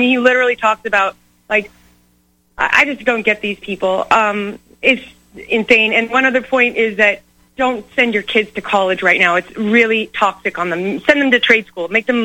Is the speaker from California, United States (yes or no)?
yes; California, United States; I mean, I came from California, and that state is no longer American.